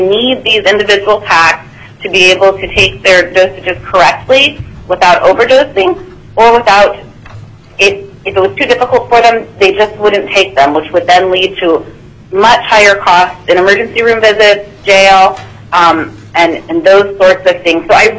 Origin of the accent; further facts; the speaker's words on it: Anchorage, Alaska, United States; I am from Anchorage